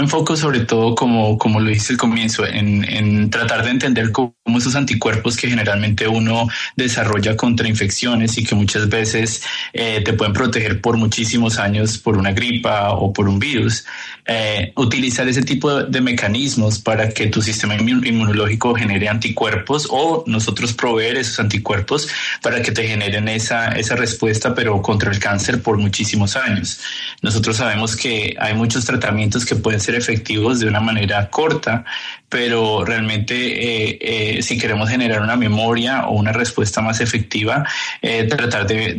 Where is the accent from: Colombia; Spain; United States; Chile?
Colombia; Ibagué, Tolima; born there; Yo nací en Colombia, nací en la ciudad de Ibagué